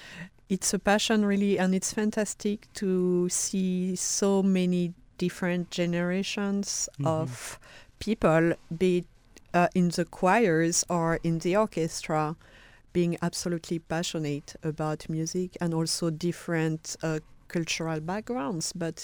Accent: France; It reminds me a lot of where I grew up in France

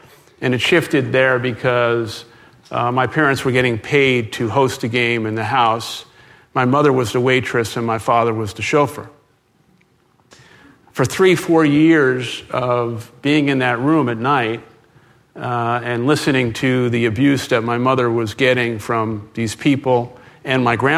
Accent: Brooklyn, New York, United States; I grew up in the Brooklyn housing projects of Canarsie

